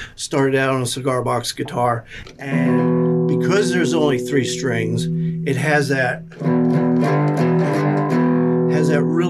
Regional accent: Phoenix, Arizona, United States; born there; And my parents had a ranch out in Arizona. I was born in Phoenix, Arizona.

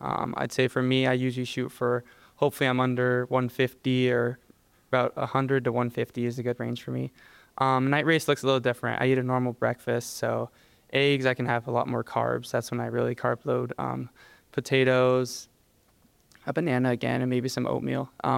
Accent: Washington, United States; Growing up in Washington, I was always outdoors.

